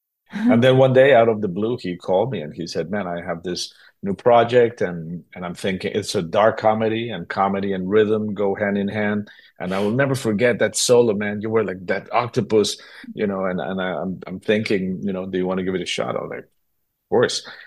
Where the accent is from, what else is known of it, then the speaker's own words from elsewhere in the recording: Mexico City, Mexico; when I was growing up in Mexico City